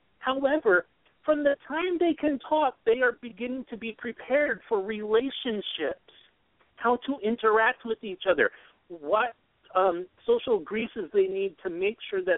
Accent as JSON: {"language": "English", "country": "Japan", "tie": "born or raised there", "lives_now": "United States", "said": "So when I grew up in Japan, I was like, going, oh, I missed a lot in America, especially when I came back."}